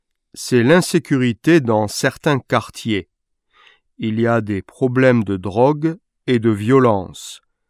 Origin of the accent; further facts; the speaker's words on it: France; Je suis français et je vis ici avec ma sœur.